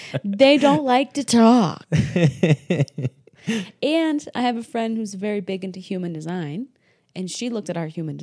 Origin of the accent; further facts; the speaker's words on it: New England, United States; I was raised in New England on the Canadian border.